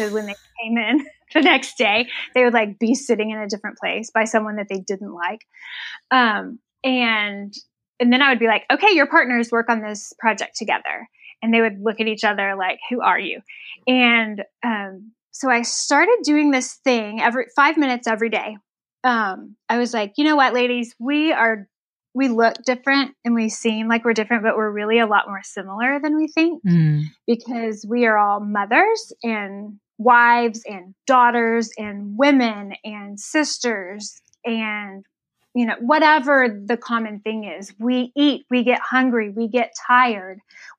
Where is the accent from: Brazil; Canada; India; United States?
United States; Texas; I'm like, you remember that whole Ebola thing in the U.S.?